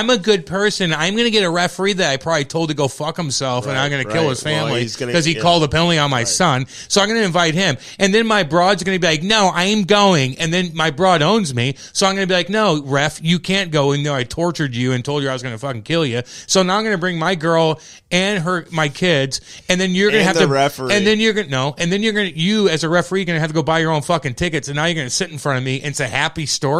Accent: St. Louis, Missouri, United States; if I'm from St. Louis. I don't give a fuck.

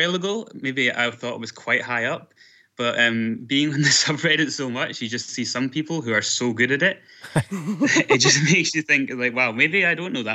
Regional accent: Scotland, United Kingdom; I am from Scotland.

